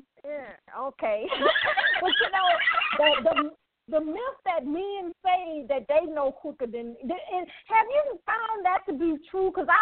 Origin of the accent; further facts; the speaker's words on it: the South, United States; You know, I'm from the South.